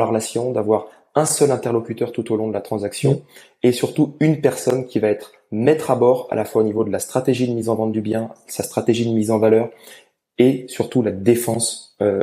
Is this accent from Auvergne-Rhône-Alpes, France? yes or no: yes; Auvergne-Rhône-Alpes, France; Je suis né en Haute-Savoie, je suis un Haut-Savoyard pur souche.